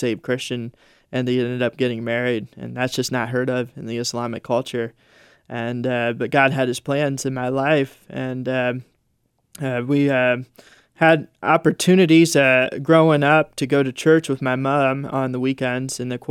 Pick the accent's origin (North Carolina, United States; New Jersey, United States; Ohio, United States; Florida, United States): Ohio, United States; I was raised in Ohio in two different type of families.